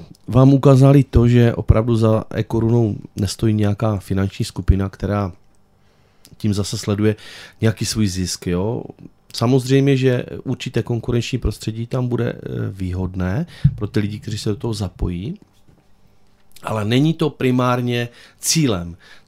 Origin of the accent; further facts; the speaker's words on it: Zlín Region, Czechia; já mi připadá, že tady z Valašska mluvím ostravsky daleko víc a kratčeji než oni.